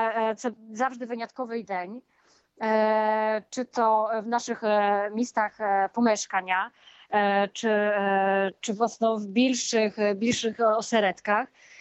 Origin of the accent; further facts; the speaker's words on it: Poland; accent: Polish; Ukrainian is a second language; бо ми не живемо в Україні. Ми спілкуємо з українською мовою. Відомо, я знаю, що в мене акцент польський, хоча я дуже стараюсь. Але ну, це таке, що живемо у Польщі, і це є нормально.